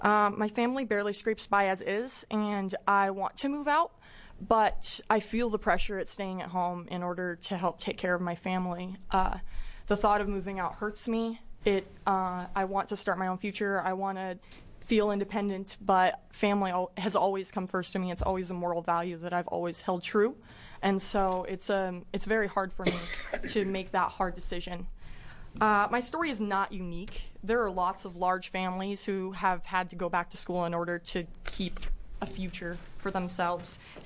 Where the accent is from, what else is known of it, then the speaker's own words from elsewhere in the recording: Sweet Home, Oregon, United States; I'm from Sweet Home, Oregon.